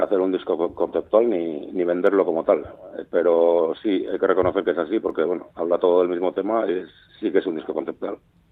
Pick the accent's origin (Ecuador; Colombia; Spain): Spain; Navarre; Yo, como soy navarro, pues intento cantar mis letras en navarro, en euskera navarro, uh-huh. O el de mi zona, por lo menos